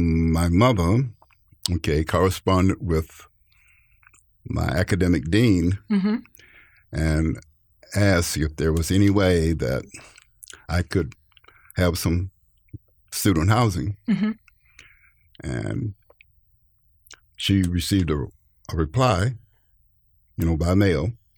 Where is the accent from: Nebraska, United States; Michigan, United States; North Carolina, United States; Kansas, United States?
North Carolina, United States; Fayetteville; Because I'm from Fayetteville, North Carolina.